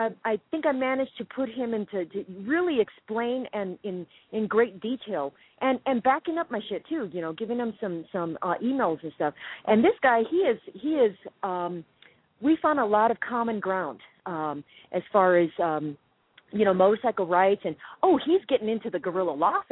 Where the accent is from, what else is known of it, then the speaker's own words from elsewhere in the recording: East Chicago, Indiana, United States; also born or lived in Gary; Do you know I was born in East Chicago, Indiana, and raised in Gary and East Chicago?